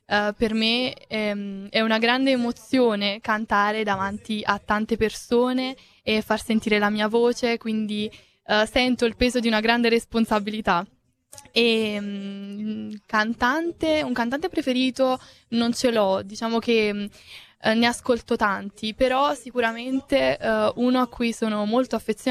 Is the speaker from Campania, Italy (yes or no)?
yes; Naples, Campania, Italy; now in Casoria, Italy; Io vengo da Napoli, sono nata a Napoli però abito a Casoria e ho 16 anni e studio al liceo linguistico Cuoco Campanella.